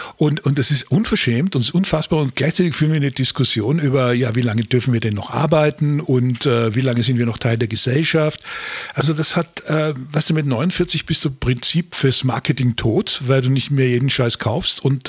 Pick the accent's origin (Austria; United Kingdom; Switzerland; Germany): Austria; Dort, wo ich herkomme aus Österreich